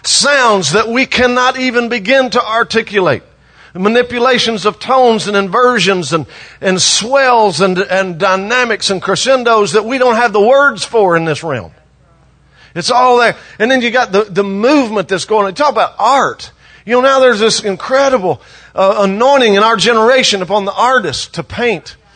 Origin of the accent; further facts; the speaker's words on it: Nashville, Tennessee, United States; I'm from Nashville, Tennessee, a city that evolves around self-promotion.